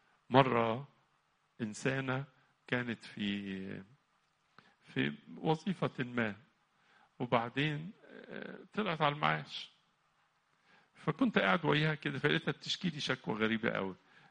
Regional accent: Egypt; وغياب الشمس ده علينا احنا كمصريين يؤثر فينا جدا

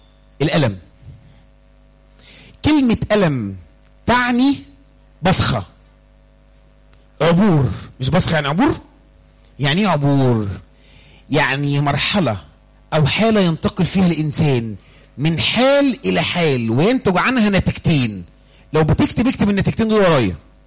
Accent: Egypt; احنا كمصريين طبعا بنعمل كده يعني، مصريين معروفين يعني

